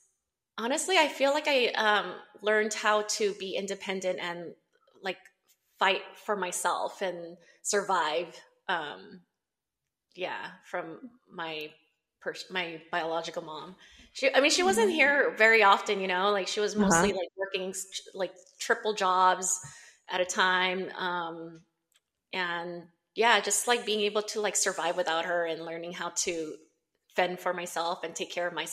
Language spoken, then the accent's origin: English; Cerritos, California, United States; also born or lived in Huntington Park / Linwood; now in La Palma, United States; I was born in Huntington Park. And lived in Linwood for a few years, and then we moved to Cerritos when they wanted me to start, kindergarten and elementary school.